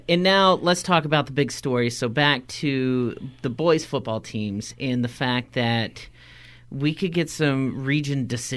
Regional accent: Rome, Georgia, United States; See, so I graduated from Darlington. I'm from Rome, Georgia.

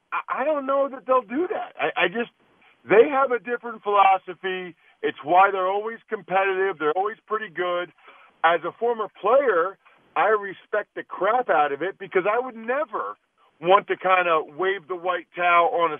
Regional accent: Pennsylvania, United States; I'm from Eastern PA, so I'm tough, and I'll be able to fight through it.

